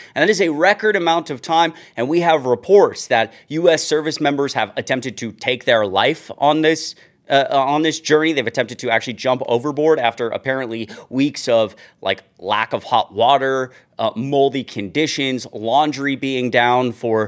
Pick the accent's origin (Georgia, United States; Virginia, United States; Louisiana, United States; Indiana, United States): Georgia, United States; Growing up in North Georgia, I had so many, I knew so many families, like friends who their families would just keep Fox on the TV 24/7.